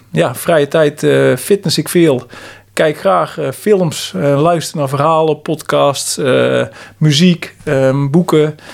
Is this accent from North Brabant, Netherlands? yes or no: yes; Steenbergen, North Brabant, Netherlands; Ja, ik ben geboren en getogen in Steenbergen. Eigenlijk een klein plaatsje tegen Steenbergen aan, Welberg.